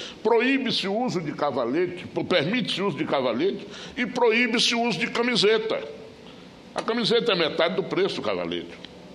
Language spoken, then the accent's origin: Portuguese; Piauí, Brazil; eu sou do Piauí.